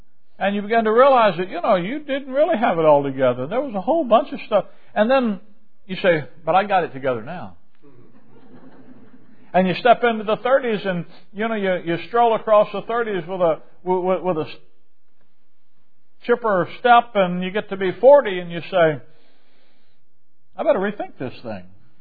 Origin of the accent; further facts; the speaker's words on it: Alabama, United States; now in Chicago, United States; I'm from Alabama. We didn't play hockey in Alabama. I didn't think about hockey. We didn't play soccer either. We moved to Chicago.